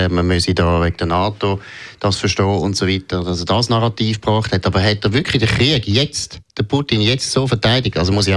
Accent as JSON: {"language": "German", "country": "Switzerland", "said": "wir können jetzt als Schweizer da wirklich gross reden"}